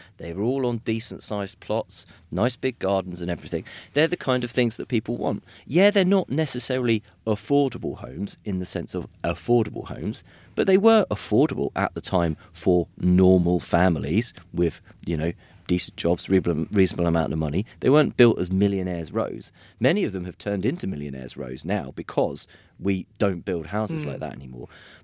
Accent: East of England, United Kingdom; I grew up in Hertfordshire, right, and the outskirts of a town.

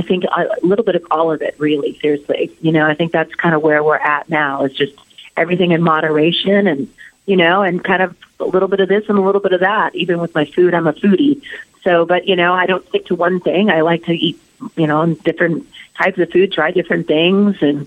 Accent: Anaheim, California, United States; So, and Anaheim, my hometown.

